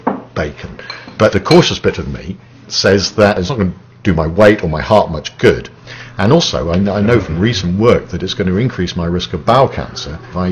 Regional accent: England, United Kingdom

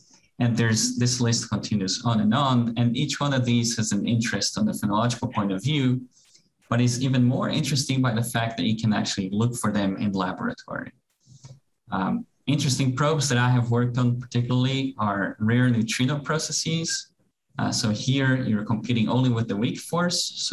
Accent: Brazil; moved away as an adult; also born or lived in Durham, United Kingdom; I come from Brazil. I arrived in PI just in early September.

